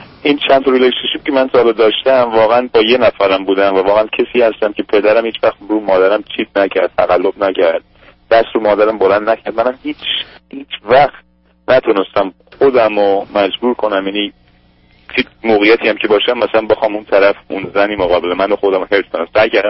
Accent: Iran; moved away as an adult; now in United States; من حدود شاید بگم 28 سال آمریکا هستم، یعنی 19 سالم بود از ایران اومدم و زمان انقلاب بود.

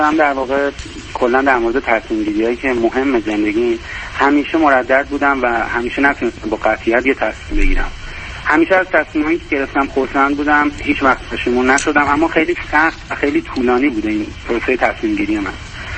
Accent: Iran; اینجا به خاطر اینکه وطنم و هم زبونم

